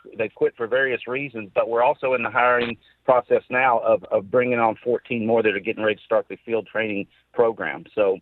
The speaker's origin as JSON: {"language": "English", "region": "Kentucky", "country": "United States", "said": "So officers, and I can speak because I came from Kentucky and had to go through this."}